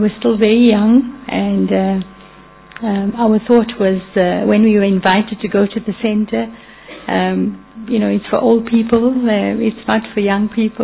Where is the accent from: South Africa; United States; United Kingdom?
South Africa; The name of this body is … I come from South Africa. The city that I serve is Pretoria, which is the capital, and Johannesburg is very close by.